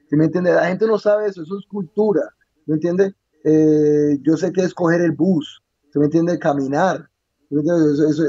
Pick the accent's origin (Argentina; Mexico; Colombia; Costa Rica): Colombia; also born or lived in New York, United States; yo tampoco nací en Colombia, yo nací en Nueva York, pero yo me crié en Colombia